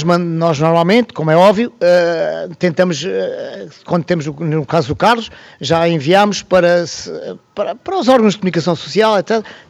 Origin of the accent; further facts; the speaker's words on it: Alentejo, Portugal; born there; now in Lisbon, Portugal; a minha família e eu também nasci no Alentejo, depois vim para Lisboa